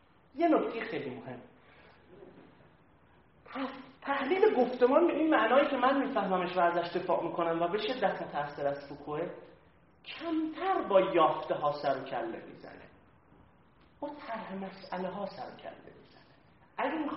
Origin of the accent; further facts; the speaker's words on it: Khorramabad, Lorestan, Iran; من دهاتی، من زندگیم تو بخش بزرگش چیز بوده، تو لرستان گذشته، خرمباد بزرگ شدم، نظام زندگیم چسبیده به روستا بوده